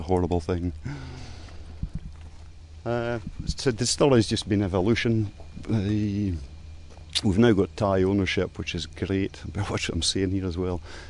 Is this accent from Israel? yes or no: no; Scotland, United Kingdom; I don't speak very good English. I'm from Scottish.